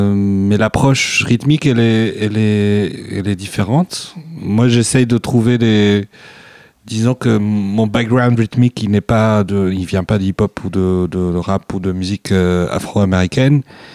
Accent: Tunisia; now in Belgium; Moi je suis tunisien, je vis en Belgique depuis maintenant plus que 13 ans ou 14 ans

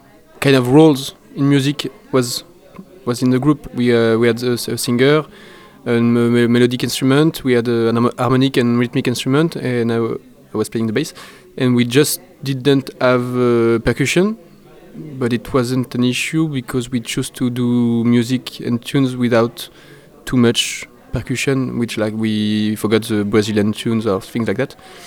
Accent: Palaiseau, Île-de-France, France; I'm come from Palaiseau in France, and I play bass guitar.

